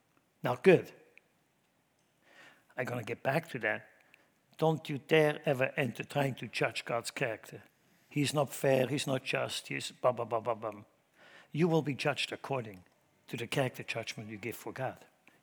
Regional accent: Switzerland; accent: Swiss; English is a second language; I never apologize for my accent. Never. If you want to challenge me, speak Swiss to me. I do just fine.

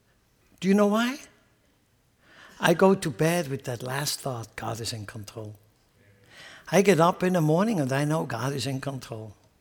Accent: Lucerne, Switzerland; also born or lived in Sarnen; I was actually born in Sarnen in Switzerland. But I grew up in Lucerne because my mom and dad moved to Lucerne. I think I was 6 years old.

